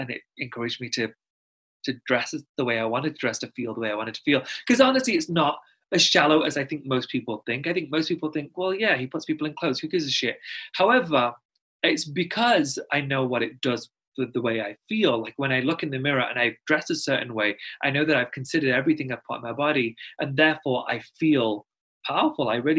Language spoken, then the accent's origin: English; Pakistan; I'm Pakistani, and not to sound condescending, a lot of people don't know where it is, so I'm just going to tell you, it neighbors India.